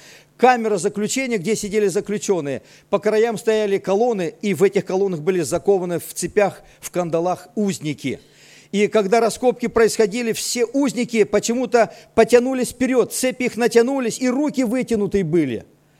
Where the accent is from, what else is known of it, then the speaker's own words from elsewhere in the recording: Krasnodar Krai, Russia; born there; Я родился в Краснодарском крае, хотя все мои корни с Азербайджана. И дедушки, и прадедушки там родились, и там мои родители родились, но временно находились на нефтяных промыслах в Краснодарском крае. И там я родился.